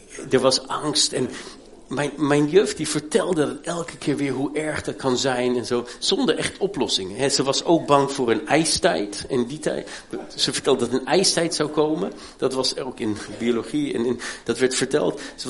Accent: Germany; maar ik ben in Duitsland opgegroeid

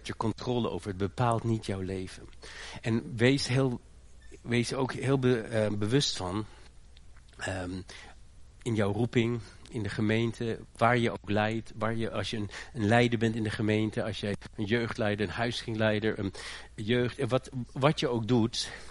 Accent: Germany; now in Netherlands; Ik ben opgegroeid in Duitsland.

